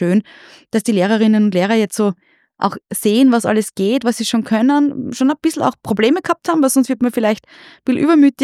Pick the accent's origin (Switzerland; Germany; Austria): Austria; Styria; als Steirerin schmerzt es etwas, dass die Nutzung von West nach Ost abnimmt